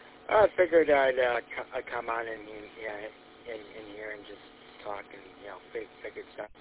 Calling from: Flushing, Michigan, United States; I am from Flushing, Michigan over here, and as for radio-wise, I'm running an Ocean 805G.

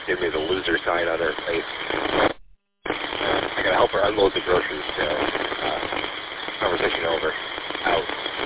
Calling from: Whartonville, Michigan, United States; Whartonville, Michigan, using the Meadville repeater, which is about 35 miles from my house

